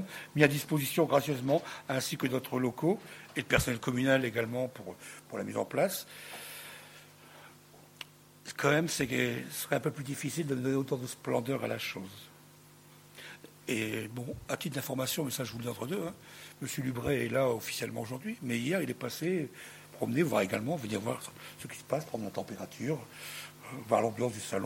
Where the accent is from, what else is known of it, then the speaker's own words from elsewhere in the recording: Hauts-de-France, France; moi, je ne suis pas du Pas-de-Calais, je suis du Nord, juste à côté.